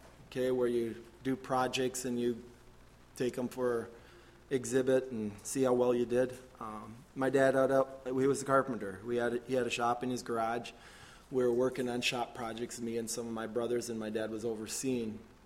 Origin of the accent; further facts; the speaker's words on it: Pine Island, United States; We grew up in Pine Island, so how many of you know … ? Okay, so some of you do, some of you don't. I come from a family of 10 siblings.